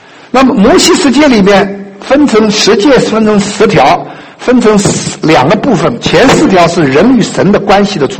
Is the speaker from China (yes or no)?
yes; China; 除了我们中国人一听和神的这部分我们是全然不知